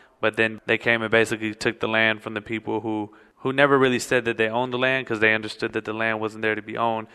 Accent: Vallejo, California, United States; born there; I was born in Vallejo, California. My family is from Pakistan and Fiji Islands.

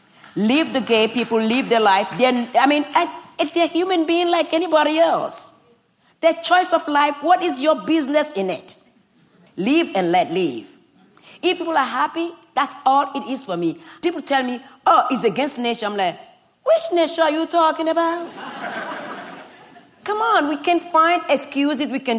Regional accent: Benin; I've had homosexual friends growing up in Benin

